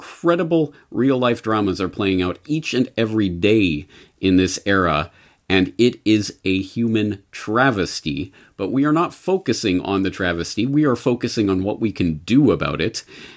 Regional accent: Canada; now in Japan; I am a Canadian living in Japan

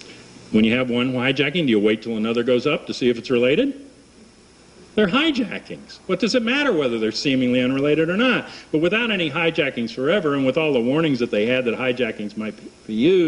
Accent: Washington, District of Columbia, United States; I live in Washington, D.C., and I grew up around Washington, D.C., and it is the most restricted airspace in the United States.

